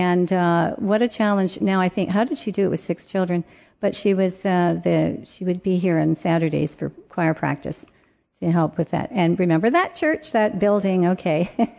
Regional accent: Brantford, Ontario, Canada; I'm from Brantford, and Paris is like a 20-minute drive.

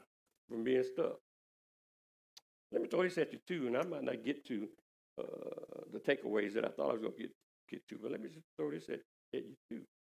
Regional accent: Collegeville, United States; I'm from Collegeville, and I probably shouldn't have said that, but I'm from Collegeville

